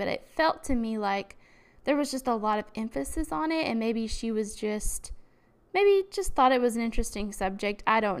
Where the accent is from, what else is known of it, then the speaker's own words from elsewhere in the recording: Alabama, United States; I am from Alabama, and football is a very big thing here.